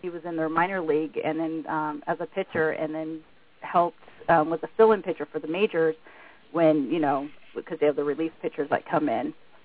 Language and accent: English; California, United States; also born or lived in San Diego / Los Angeles County; I'm a kindred spirit from California, but I'm from the southern half. I'm from the San Diego and L.A. County areas of California.